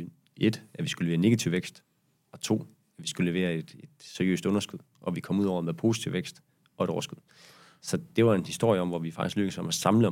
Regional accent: Jutland, Denmark; Fordi for os er vi er jo jyder

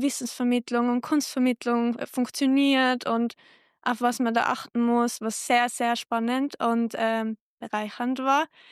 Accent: Tyrol, Austria; now in Vienna, Austria; Wie man wahrscheinlich hört, ich komme aus Tirol und bin fürs Studieren nach Wien gegangen

